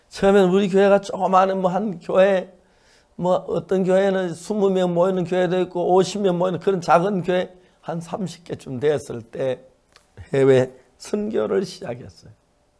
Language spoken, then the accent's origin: Korean; South Korea; 우리는 한국에서 온 학생들인데 음악을 잘해요.